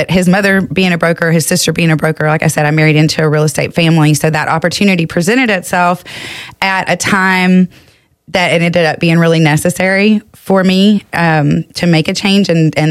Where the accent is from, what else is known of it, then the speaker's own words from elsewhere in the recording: Houston, Texas, United States; But yeah, I grew up in East Houston. So where I come from, we didn't have to go outside really to know which way the wind was blowing where I grew up off Highway 90